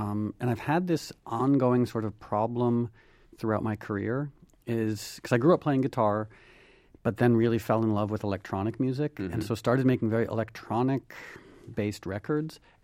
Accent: New York City, New York, United States; born there; now in Los Angeles, United States; I was born in Manhattan on 148th Street.

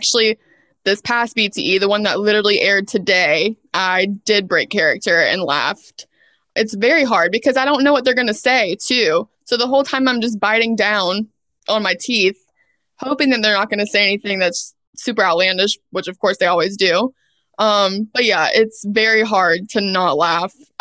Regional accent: the South, United States; I'm from the South. I'm definitely a big football fan.

